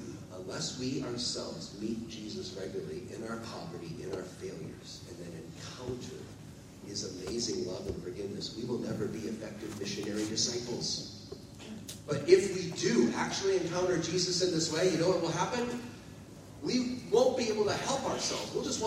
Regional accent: Chicago, Illinois, United States; Did you catch in my talk? Where did I grow up? Chicago.

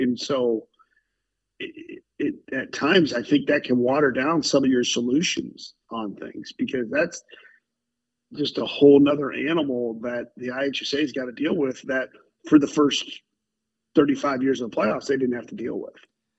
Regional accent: Illinois, United States; And then as a kid, I grew up in the Lincoln Trail.

